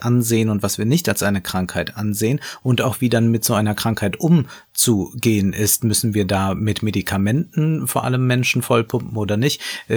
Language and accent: German; Koblenz, Rhineland-Palatinate, Germany; Also daher komme ich. Ich komme aus Koblenz.